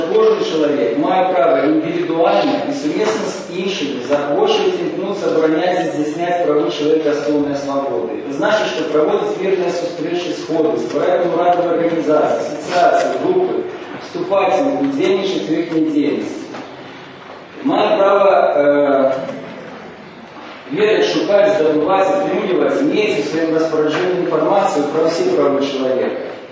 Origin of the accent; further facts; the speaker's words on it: Belarus; мы, белорусы